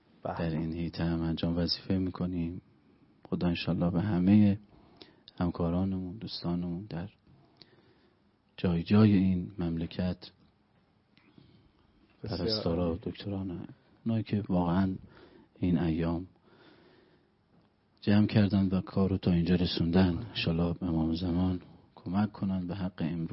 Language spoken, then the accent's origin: Persian; Qom, Iran; از بچه ملای حضرت معصومه سلام علیه و اهل قم